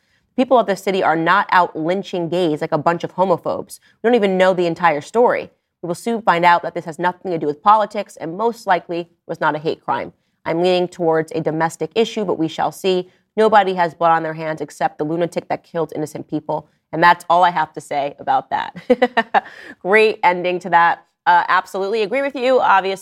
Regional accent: Stamford, Connecticut, United States; for the second time in my hometown, the second time, not the first, three individuals have dropped dead in Stamford, Connecticut due to an overdose.

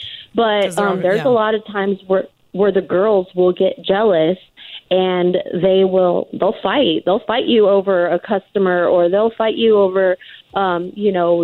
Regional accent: Mexico; and I'm Mexican

